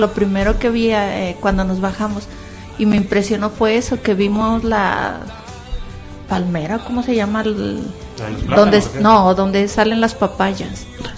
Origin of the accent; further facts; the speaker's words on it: Mexico; yo soy de cerca de la Ciudad de México